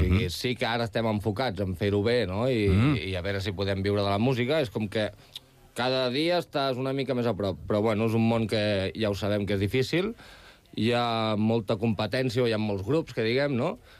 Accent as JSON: {"language": "Catalan", "town": "Vilafranca del Penedès", "region": "Catalonia", "country": "Spain", "said": "Vilafranca del Penedès."}